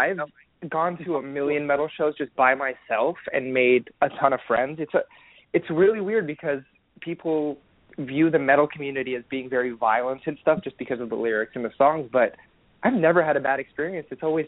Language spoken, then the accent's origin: English; Florida, United States; now in Dallas, United States; I'm in Dallas, Texas now, but I grew up in Florida, which is not much better.